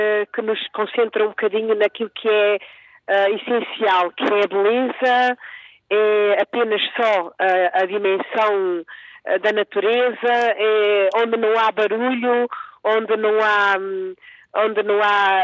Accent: Maliana, Bobonaro, Timor-Leste; Venho do distrito de Bombonaro, Maliana. Fica mais ou menos, ora bem, isto não pode ser em quilómetros, porque aqui não se mede a distância em quilómetros, mede 100 horas. Portanto, é 4 horas de Dili, que responde a 160 quilómetros de Dili.

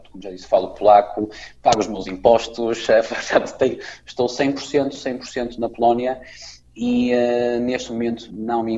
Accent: Portugal; now in Poland; serei sempre português, é o meu sangue, é português, tenho muito orgulho em ser português.

